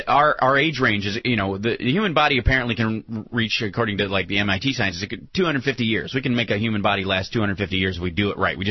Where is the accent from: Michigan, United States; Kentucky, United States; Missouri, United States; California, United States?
Kentucky, United States; I grew up in Kentucky, mm-hmm. and they bought the castle in Lexington, which is this one piece.